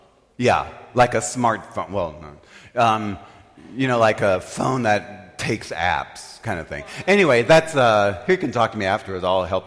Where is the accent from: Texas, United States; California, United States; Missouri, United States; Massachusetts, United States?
Missouri, United States; Farmington; St. Joe's Elementary School, where I grew up in Farmington, Missouri.